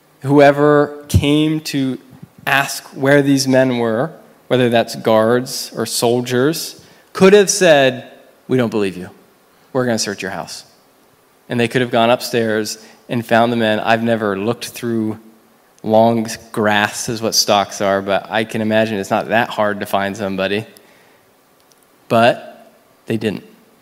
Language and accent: English; United States; I'm talking about Rahab, not me. I'm from America.